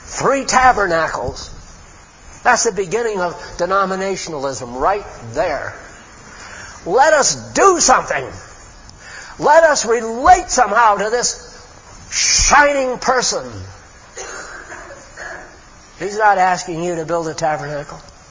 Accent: United States; I'm an American, so I have to talk about us here.

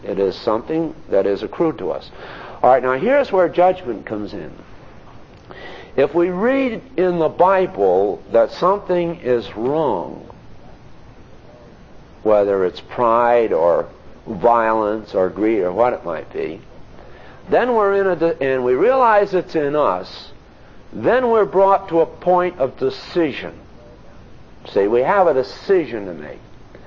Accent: New England, United States; But to me, I learned that in New England, because I was raised in New England, and people are very formal.

